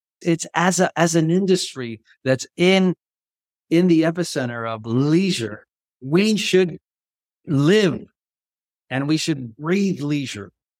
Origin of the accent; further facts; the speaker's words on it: Colombia; And she's been fantastic because I grew up in Colombia. We went to the same high school, American high school.